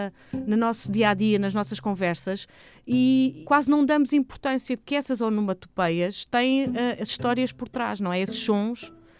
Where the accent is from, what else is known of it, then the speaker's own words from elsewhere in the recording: Abrantes, Santarém, Portugal; also born or lived in Mação; Eu vivi quase sempre em Abrantes. Nasci em Mação, mas vivi em Abrantes. E nós vivíamos na cave de um prédio, um bocadinho afastado do centro